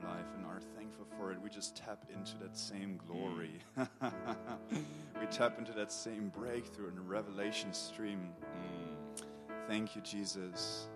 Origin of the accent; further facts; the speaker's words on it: Germany; English is a second language; so I'm from Germany